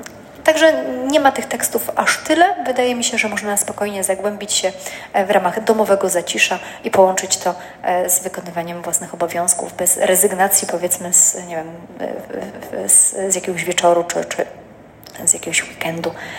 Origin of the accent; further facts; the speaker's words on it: Poznań, Greater Poland Voivodeship, Poland; bo ja jestem z Poznania